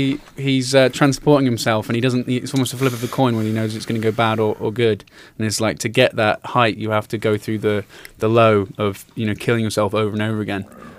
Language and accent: English; England, United Kingdom; Because as English people, I don't think we'd be as aware of the fridge concepts.